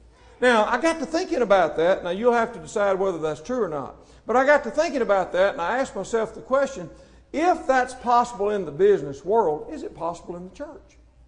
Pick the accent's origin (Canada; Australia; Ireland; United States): United States; Mississippi; I'm from Mississippi. In the northern part of that state, there's Arca Butler Lake, and then going on south, there's Sardis Lake, there's Enid Lake. I was raised 3 miles from Enid Lake.